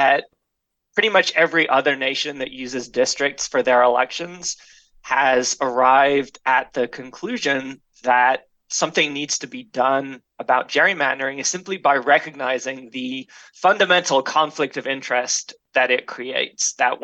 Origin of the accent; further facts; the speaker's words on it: England, United Kingdom; now in United States; I grew up in the UK, so I was born in England.